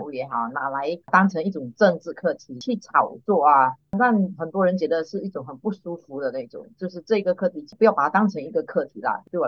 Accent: Sarawak, Malaysia; 所以我以一个刚才我讲的，就是以一个沙拉越人来评估的话

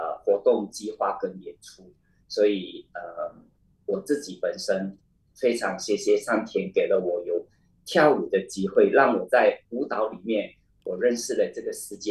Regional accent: Johor Bahru, Johor, Malaysia; moved away as an adult; 我自己本身呢，那我是新山人，所以那我在中学毕业之后，我就拿了奖学金到香港演艺学院读现代舞蹈专科

